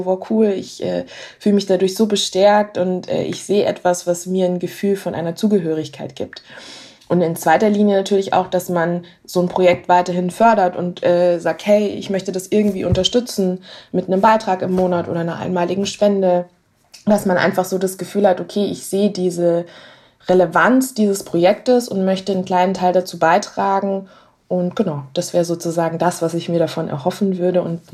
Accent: Munich, Bavaria, Germany; wenn ich zum Beispiel sage, ich komme aus München

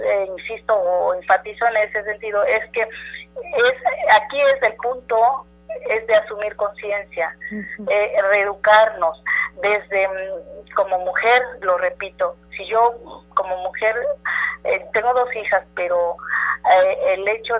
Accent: Espinal, Oaxaca, Mexico; now in Oaxaca, Mexico; Soy de Espinal, Juchitán, Oaxaca, región Istmo y vecina de esta ciudad de Oaxaca.

